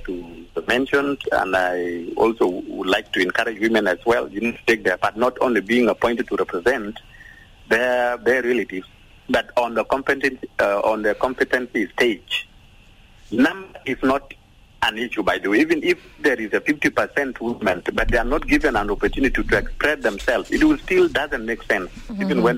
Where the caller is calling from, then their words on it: Rumbek, Lakes, South Sudan; I'm calling from Rumbek.